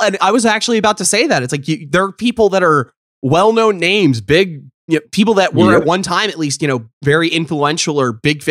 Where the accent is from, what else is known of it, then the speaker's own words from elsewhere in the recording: the South, United States; Especially, you know, I grew up in the South, so we have lots of that where you go up north for a little while and you hear something like, why do you accent the word like that?